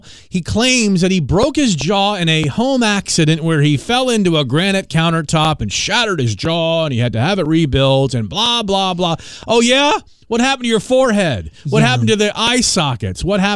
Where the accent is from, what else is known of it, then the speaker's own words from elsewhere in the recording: Washington, District of Columbia, United States; So I was in my hometown in Washington, D.C. over the weekend.